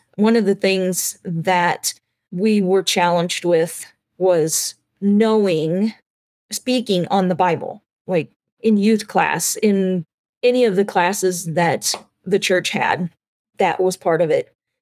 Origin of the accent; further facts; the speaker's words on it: Indiana, United States; I grew up in Indiana, northern Indiana. I have two sisters.